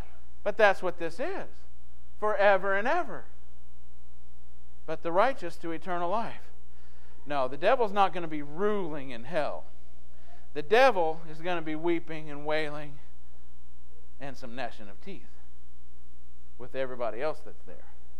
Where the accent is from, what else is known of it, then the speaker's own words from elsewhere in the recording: Alabama, United States; Now, when I grew up in Alabama, on Fridays, what was the only type of meat that was served at school?